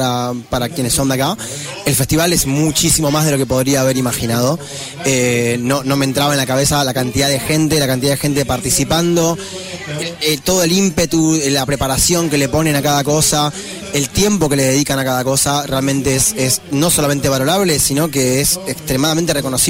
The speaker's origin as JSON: {"language": "Spanish", "town": "Rosario", "region": "Santa Fe", "country": "Argentina", "said": "yo soy de Santa Fe, soy de Rosario."}